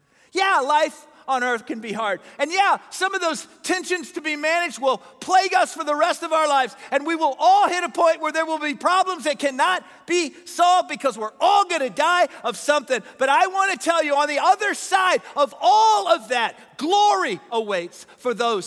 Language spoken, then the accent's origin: English; Du Quoin, Illinois, United States; And I was from DuQuoin, so it was a spring track meet.